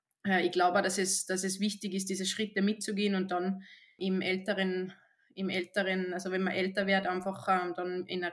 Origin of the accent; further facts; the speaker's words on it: Sweden; ich sehe es nur so, wie es jetzt bei uns in Schweden ist.